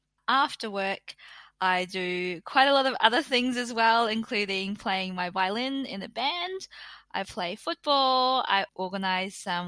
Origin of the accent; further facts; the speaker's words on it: Napier, Hawke's Bay, New Zealand; Well, I'm from Napier, the east coast of the North Island of New Zealand.